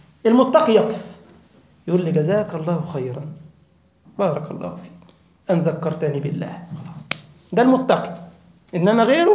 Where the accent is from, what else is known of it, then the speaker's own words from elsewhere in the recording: Egypt; فكان صاحبنا عندنا في مصر يقعد بعد اذان الظهر ساعة